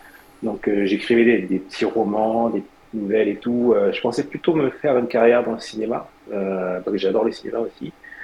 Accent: France; moved away; Je pense que on est la France. Alors, je vais pas dire on parce que j'habite plus en France et je paye pas d'impôts en France.

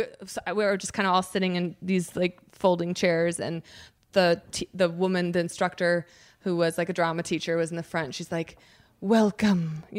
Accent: Chicago, Illinois, United States; I'm from the Chicago area, that's where I went to college

